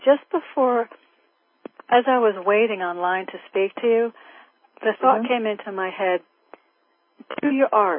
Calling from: Connecticut, United States; I'm in Connecticut. It's the first time I'm talking to you.

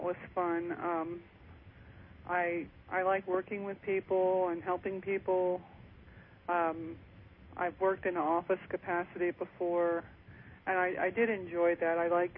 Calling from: Maryland, United States; Maryland.

